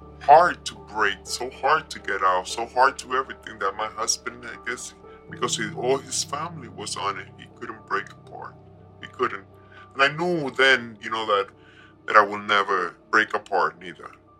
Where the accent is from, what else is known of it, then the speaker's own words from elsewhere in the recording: New York, United States; Now I was raised in New York.